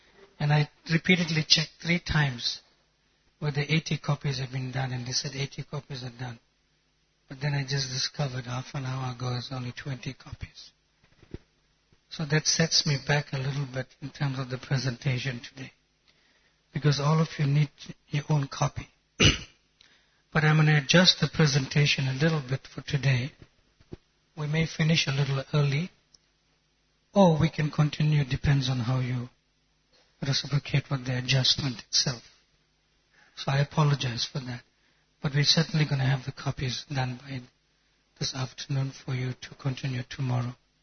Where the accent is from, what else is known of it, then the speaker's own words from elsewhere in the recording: Durban, KwaZulu-Natal, South Africa; I come from Durban, South Africa. But I've been traveling extensively for the last 15 years.